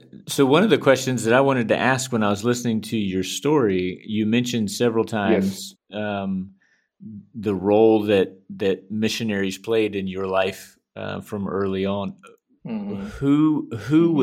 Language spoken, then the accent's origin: English; North Carolina, United States; moved away as an adult; now in Costa Rica; I am in Costa Rica. I'm from North Carolina originally in the United States, and I've been serving the Methodist Church of Costa Rica since 2003.